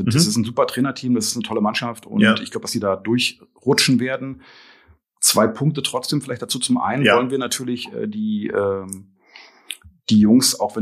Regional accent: Berlin, Germany; Ich komme aus dem Osten von Berlin eigentlich

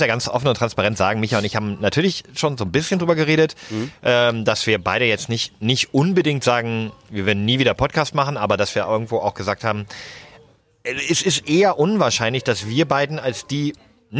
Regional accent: Schleswig-Holstein, Germany; Schleswig-Holsteiner Bier, wo ich herkomme.

